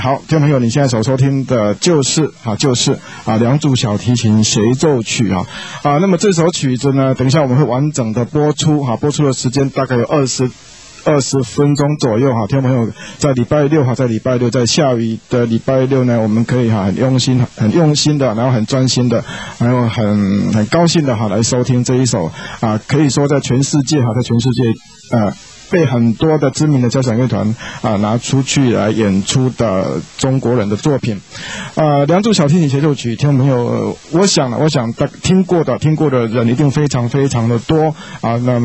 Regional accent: Taiwan; 以我个人成长背景来讲，我们就是所谓的在台湾出生，父母亲也都是在台湾出生哈，阿公阿嬷都是台湾哈

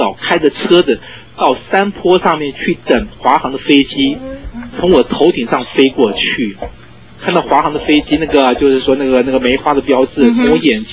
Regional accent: China; 因为越南人长得跟我们中国人很像。

